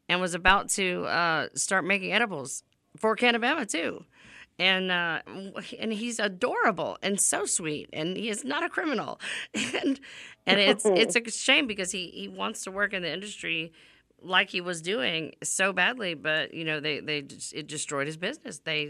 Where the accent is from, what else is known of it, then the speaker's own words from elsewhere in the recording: Louisiana, United States; I know in Louisiana, my home state, the city of New Orleans is decriminalized